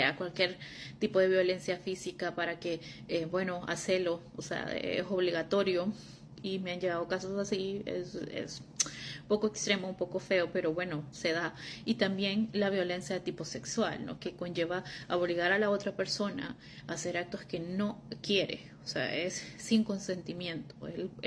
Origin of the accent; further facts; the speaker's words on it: Honduras; now in Netherlands; Soy de Honduras, pero ahora vivo en Países Bajos.